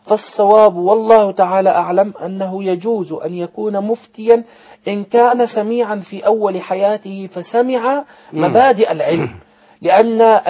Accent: Egypt

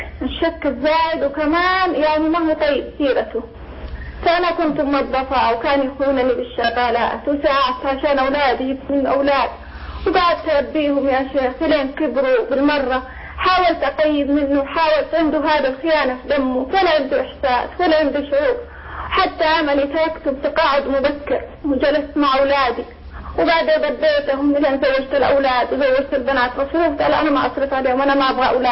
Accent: Riyadh, Riyadh Province, Saudi Arabia; أنا من الرياض.

